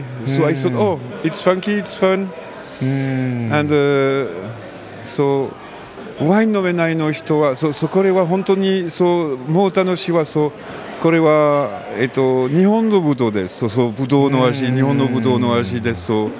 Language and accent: Japanese; France; Japanese is a second language; 僕はフランスから来ます、